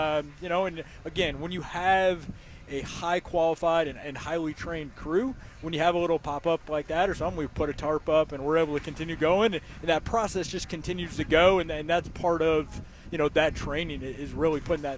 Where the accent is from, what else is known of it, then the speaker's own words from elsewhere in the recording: Flint, Michigan, United States; I was born and raised in Flint, so I'm a hometown boy before anyone gets any ideas about me being an Ohioan.